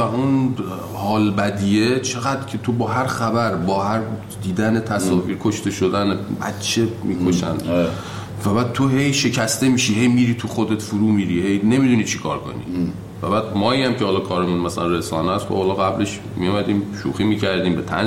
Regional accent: Iran; moved away; ما که خارج از ایرانیم

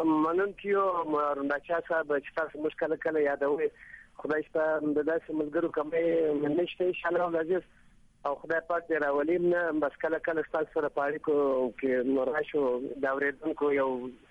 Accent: Karachi, Sindh, Pakistan; moved away; also born or lived in Kandahar, Afghanistan; زما خپل ذاتي پیدایش کندهار بیا تقریبا د لس یوولس کال په عمر کې چې زه بېغیر ته راغلی یم کراچی ته تقریبا په اویا یو اویا دو اویا کې تقریبا زه په کراچی کې اوسم. اوس بالکل د سند شهري یم

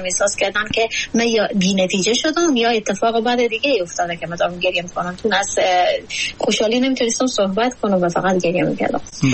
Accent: Afghanistan; ما افغانستانی ها در شرایطی بزرگ شدیم که وقت اقتصادی داریم

